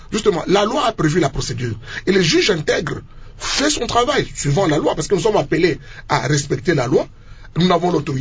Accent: DR Congo; en tant que Congolais.

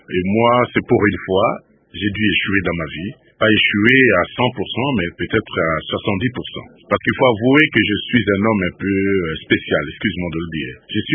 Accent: Kasaï-Oriental, DR Congo; je suis l'unique à avoir créé un boulevard chez nous au Kasaï-Oriental

